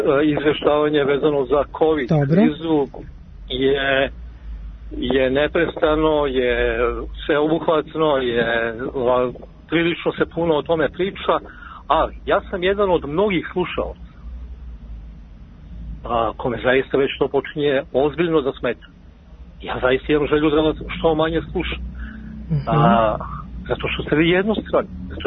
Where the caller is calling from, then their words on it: Pančevo, Vojvodina, Serbia; Dobar dan, evo, ja sam iz Pančeva.